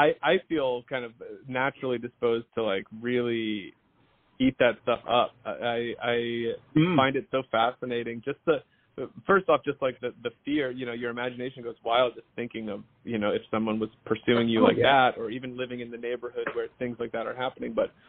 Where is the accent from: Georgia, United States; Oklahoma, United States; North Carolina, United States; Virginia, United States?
Georgia, United States; Atlanta; now in Los Angeles, United States; I grew up in Georgia in the, right outside